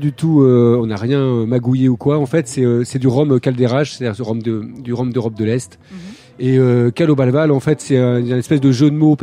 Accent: Tours, Centre-Val de Loire, France; C'est ça, on est de Tours, ouais.

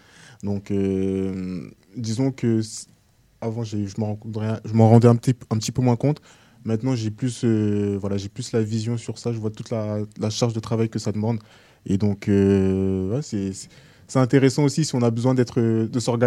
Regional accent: Orléans, Centre-Val de Loire, France; moi je suis orléanais de base.

